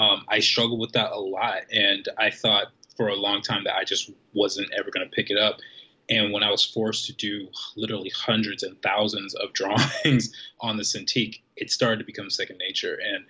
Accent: Los Angeles, California, United States; There happened to be one near my hometown. I'm from LA, and so there's one not too far away.

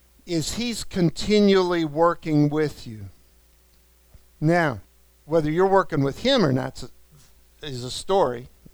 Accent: New York, United States; The Lord talks to me like I'm a New Yorker, because I am a New Yorker.

